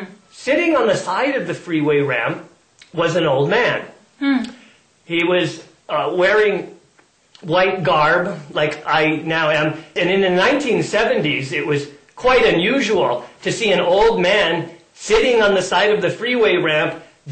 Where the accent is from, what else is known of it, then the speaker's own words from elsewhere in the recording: San Diego, California, United States; Growing up in San Diego, I was what was called a surfer boy.